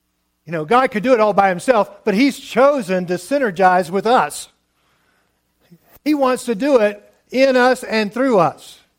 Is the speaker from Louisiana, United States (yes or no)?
yes; Lake Charles, Louisiana, United States; Yeah, I'm just a Cajun boy born from … back in Lake Charles, Louisiana, and this is who I am.